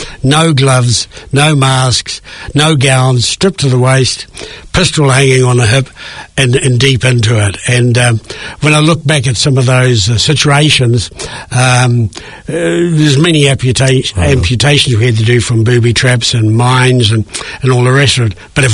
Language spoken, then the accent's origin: English; Tauranga, Bay of Plenty, New Zealand; born there; also born or lived in Hamilton; I was born in Tauranga, in a small farming community, Omakara, in January 1946. Shifted to Hamilton, went to Hamilton Boys High School